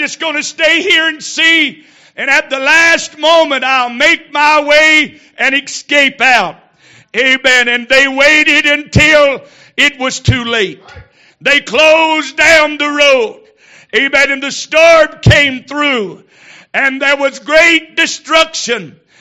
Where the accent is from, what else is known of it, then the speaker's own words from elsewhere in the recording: Florida, United States; I'm from South Florida originally, and we have a lighthouse back home on an island called Sanibel Island.